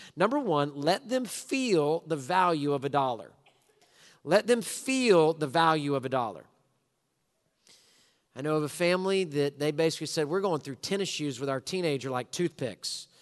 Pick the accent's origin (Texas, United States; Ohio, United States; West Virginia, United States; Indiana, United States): Texas, United States; Houston; I'm born and raised in Houston.